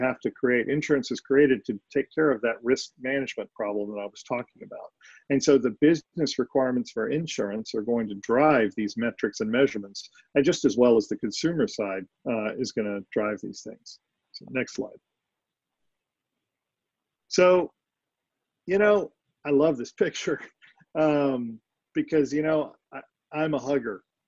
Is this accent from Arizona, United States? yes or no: no; Texas, United States; now I'm from East Texas, so I want to know, when you hear this accent that I'm going to do, that it's authentic.